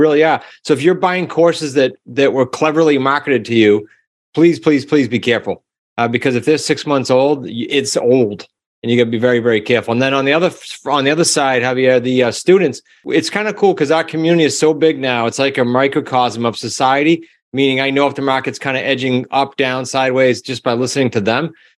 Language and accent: English; New England, United States; And we're from New England, so we are blunt.